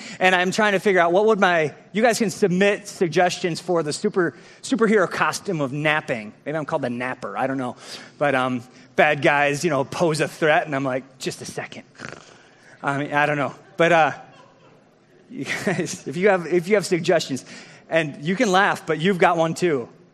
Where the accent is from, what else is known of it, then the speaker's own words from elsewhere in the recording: United States; Part of it's just because we're American.